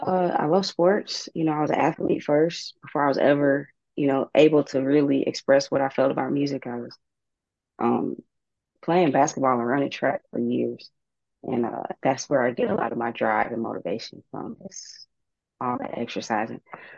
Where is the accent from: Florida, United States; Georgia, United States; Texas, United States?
Georgia, United States; Atlanta; I was raised in Atlanta, Georgia. A lot of my influence and my compositions come from there.